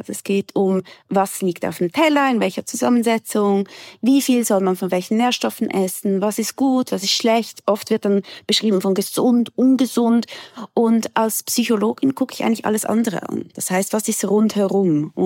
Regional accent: Switzerland; accent: Swiss; ich wohne in der Schweiz, das heißt, man hört das natürlich aus meinem Dialekt ganz klar raus, dass ich Schweizerin bin.

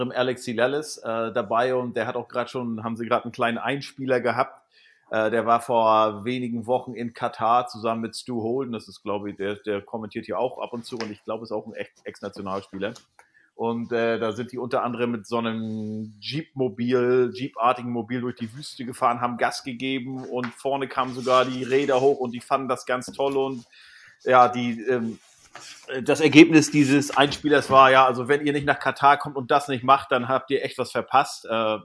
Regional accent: Germany; born or raised there

